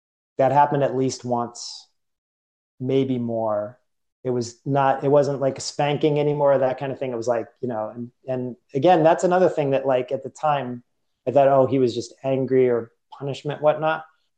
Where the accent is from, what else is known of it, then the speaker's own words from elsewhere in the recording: Medford, Massachusetts, United States; I grew up in Medford. I didn't really vibe with the kids.